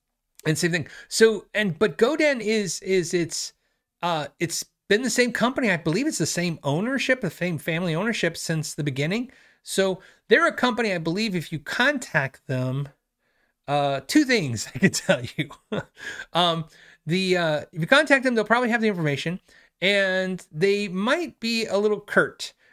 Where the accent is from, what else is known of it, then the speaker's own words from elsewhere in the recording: New York, United States; this is what I'm talking about from New York, the people who talk faster tend to get aggravated with people who talk slower